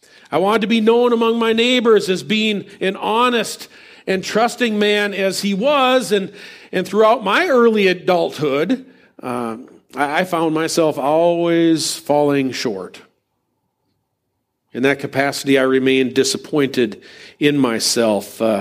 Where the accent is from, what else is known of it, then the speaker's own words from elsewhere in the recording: Upper Midwest, United States; We were just good upper Midwest farmers who were taught error at our liberal church as we grew up on Sundays.